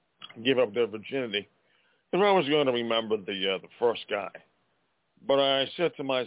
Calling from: Montana, United States; from Montana.

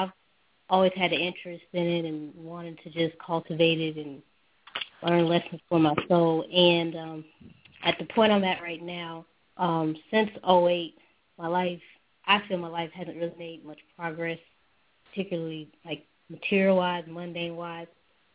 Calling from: Columbus, Ohio, United States; I'm calling from Columbus, Ohio.

